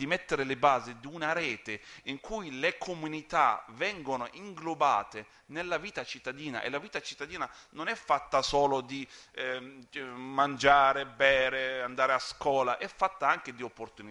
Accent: Nazareth, Northern District, Israel; io sono musulmano, a parte il fatto che sono di Nazareth, quindi proprio Gesù è un mio compaesano

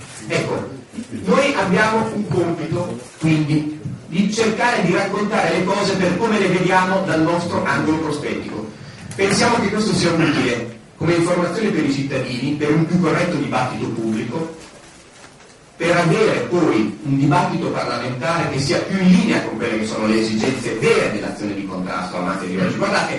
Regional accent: Emilia-Romagna, Italy; now in Sicily, Italy; Io da 17 anni che svolgo la mia professione qua in Sicilia, ma vengo dall'Emilia Romagna.

